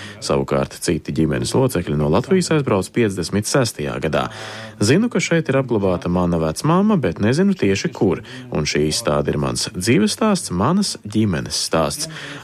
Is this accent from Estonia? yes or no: no; Poland; now in Germany; mana saikne ar Daugavpili un Latviju ir slēgta, jo es pats no Polijas pārcēlos dzīvot uz Vāciju